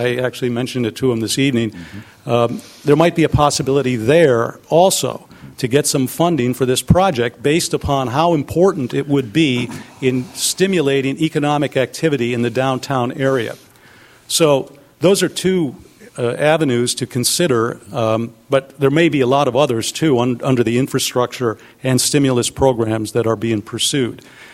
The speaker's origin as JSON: {"language": "English", "town": "Atascadero", "region": "California", "country": "United States", "said": "Hello again. … from Atascadero."}